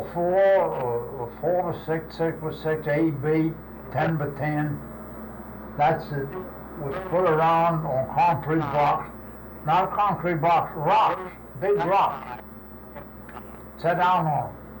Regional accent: Key West, Florida, United States; born there; Now, as I tell you, I'm 76 years old. The house I was born in Southern Key West.

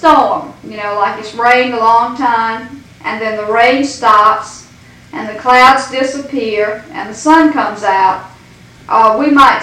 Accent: South Carolina, United States; Oh, I'm from South Carolina.

